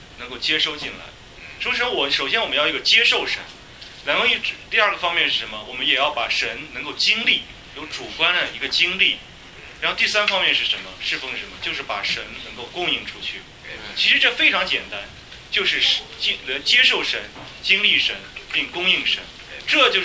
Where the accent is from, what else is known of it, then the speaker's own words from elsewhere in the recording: Shandong, China; 对，我老家也是山东的